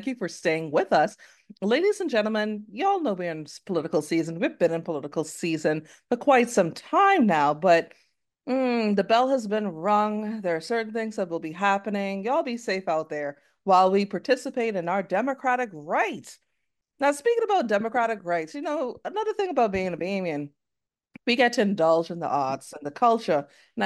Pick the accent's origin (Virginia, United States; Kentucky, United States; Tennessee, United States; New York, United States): New York, United States; Long Island; Of course, y'all know I'm from Long Island.